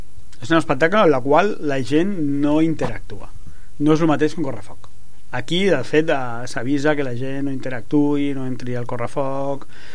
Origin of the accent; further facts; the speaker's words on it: Barcelona, Catalonia, Spain; jo vinc del barri de Barceloneta a Barcelona